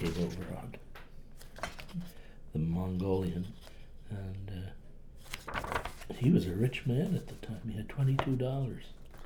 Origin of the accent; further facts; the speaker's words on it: Nova Scotia, Canada; accent: Cape Breton; I'm talking with a Cape Breton accent. You noticed?